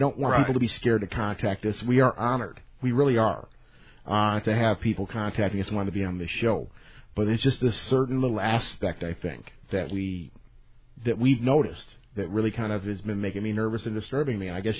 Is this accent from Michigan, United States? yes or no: yes; Detroit, Michigan, United States; Well, we have gang signs too because we're from Detroit.